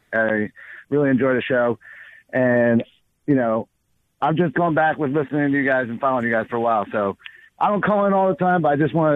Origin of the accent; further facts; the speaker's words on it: Philadelphia, Pennsylvania, United States; I love Philly. I'm from Philly forever.